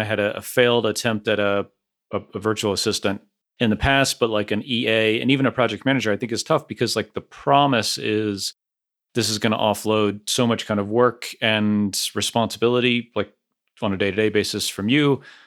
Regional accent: Florida, United States; growing up in Florida, it's like, oh my gosh, it's 60 degrees.

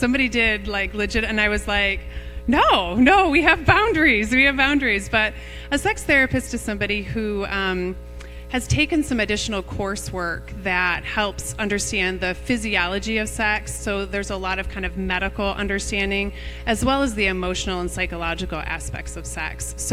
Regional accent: Michigan, United States; also born or lived in Vermont, United States; Both Kevin, my husband, and I, we grew up in Michigan, but we were on the East Coast for about 16 years.

